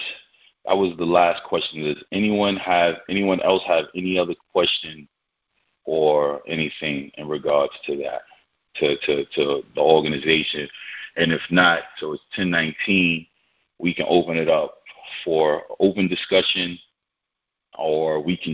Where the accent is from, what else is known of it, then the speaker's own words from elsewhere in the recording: Brooklyn, New York, United States; I'm born and raised in Brooklyn. I'm born and raised. I'm from Kingsborough Project. I'm born and raised from Kingsborough